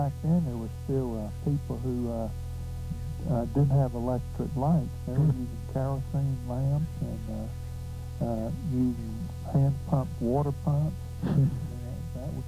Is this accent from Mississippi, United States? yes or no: yes; Vicksburg, Mississippi, United States; born there; Yeah, I was born in Vicksburg, Mississippi. My family are Chinese, and in the Mississippi Delta region